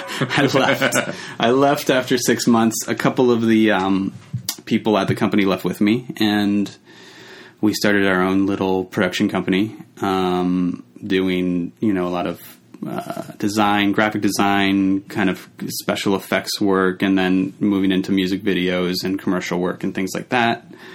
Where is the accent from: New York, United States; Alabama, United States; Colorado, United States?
New York, United States; New York City; I grew up in New York. Yes, guy? I grew up in Greenwich Village. So that was a nice place to grow up. I grew up right next to the Quad Cinema